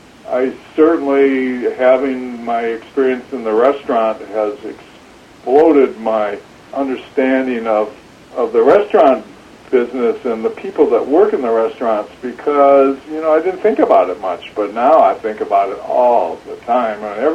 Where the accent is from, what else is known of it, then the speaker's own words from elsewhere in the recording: Wisconsin, United States; Growing up in Wisconsin, again, having a childhood at the time in the 50s and 60s in Wisconsin, I am very, very fortunate that I was able to have that experience.